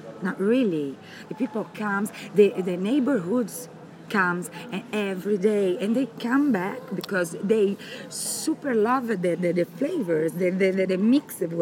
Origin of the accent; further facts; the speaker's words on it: Brazil; English is a second language; Because I'm from Brazil. I'm half Japanese and half Brazilian.